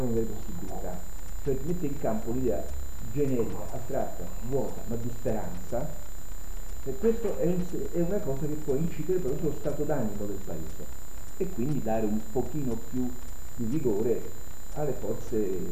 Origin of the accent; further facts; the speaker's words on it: Kentucky, United States; nel mio paesino del Kentucky Jackson è andato a dare solidarietà ai minatori bianchi, no?